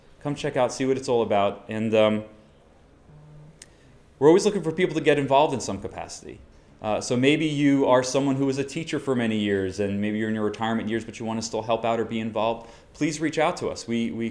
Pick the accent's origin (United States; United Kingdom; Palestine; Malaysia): United States; East Patchogue, New York; A little history, I grew up in East Patchogue. I attended the South Country School District.